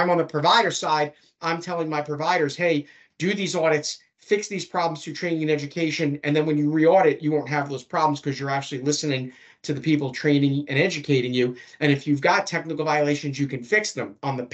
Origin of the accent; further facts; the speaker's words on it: Bronx, New York, United States; And I'm assuming that you're talking about some youthful experience I had growing up in the Bronx with a stop and frisk from the local police.